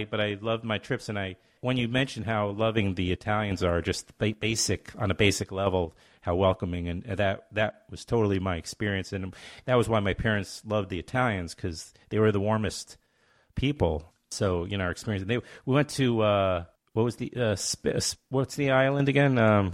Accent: Queens, New York, United States; I grew up on Queens Boulevard, so I know the Irish.

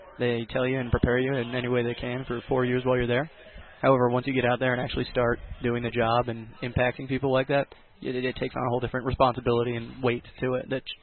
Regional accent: Mansfield, Ohio, United States; I'm from Mansfield, Ohio.

